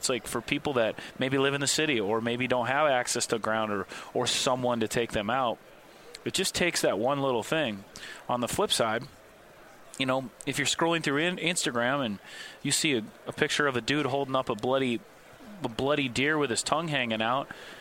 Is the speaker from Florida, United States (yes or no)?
no; Nowthen, Minnesota, United States; I grew up in Minnesota, a little tiny town called Nowthen, Minnesota, which is literally an intersection of about an hour north of the Twin Cities.